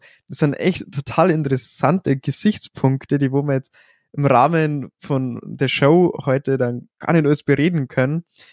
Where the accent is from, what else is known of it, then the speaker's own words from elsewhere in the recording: Bavaria, Germany; für mich als Bayer, für mich ist Bayerisch und Hochdeutsch sind nur mal so zwei Sprachen.